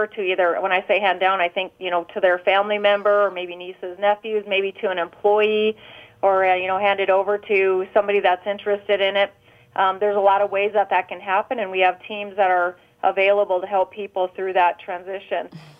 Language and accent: English; South Dakota, United States; to be able to continue to serve with the Small Business Administration here in my home state is just, you know, it's a dream come true. So I'm very excited to bring skill set back to South Dakota